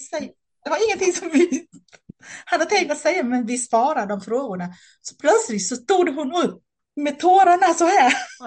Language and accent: Swedish; Vietnam; now in Sweden; även att Vietnam är mitt hemland